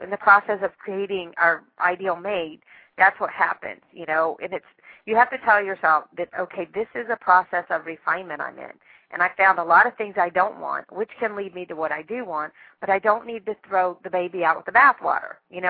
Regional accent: Southern United States, United States; I am Southern, too, though I've lost a lot of my accent.

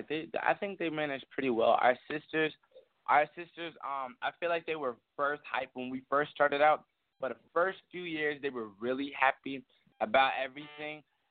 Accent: Chicago, Illinois, United States; Come on, we're from Chicago, where they make these weird pizzas.

